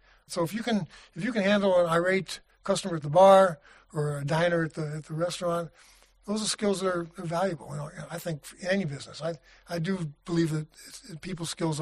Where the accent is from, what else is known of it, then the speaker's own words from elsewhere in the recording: New York, United States; or New York City, I grew up in New York, so you're on Fifth Avenue, and it's back bumper to bumper and horns honking